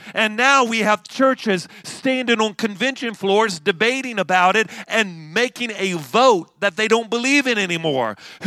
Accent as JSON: {"language": "English", "region": "West Virginia", "country": "United States", "tie": "born or raised there", "said": "You know, I grew up in West Virginia and they used to say, I'm fixing to get up."}